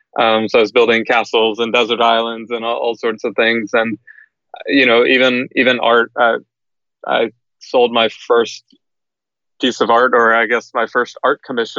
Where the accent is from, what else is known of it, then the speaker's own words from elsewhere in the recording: Georgia, United States; also born or lived in Karachi, Pakistan; I was born in Karachi, Pakistan, and we immigrated to the U.S. when I was about 3 years old. So I grew up outside of Atlanta, just in the suburbs. And, you know, nothing special, just a typical suburban Georgia.